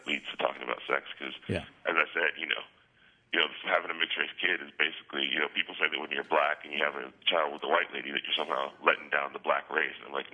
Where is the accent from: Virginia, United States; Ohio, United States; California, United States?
California, United States; Palo Alto; born there; No, I've lived in the Bay Area for about 15 years, but I was born in Palo Alto, but I moved around a lot as a kid.